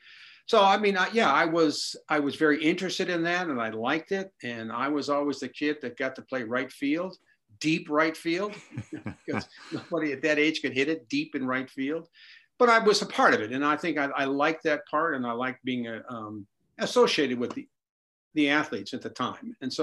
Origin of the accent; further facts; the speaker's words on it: Chicago, Illinois, United States; I was a kind of a normal kid growing up in Chicago in the 50s and 60s.